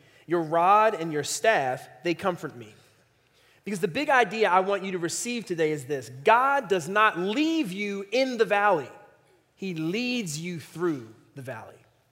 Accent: Philadelphia, Pennsylvania, United States; I'm from Philly. And in Philly, we would say, that'll preach.

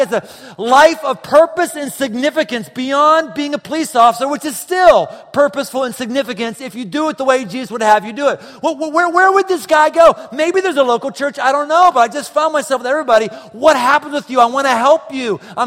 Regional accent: Pittsburgh, Pennsylvania, United States; I had a Pennsylvania driver's license for 30 years. I was born and bred in Pittsburgh, so that's probably, you know, why it is.

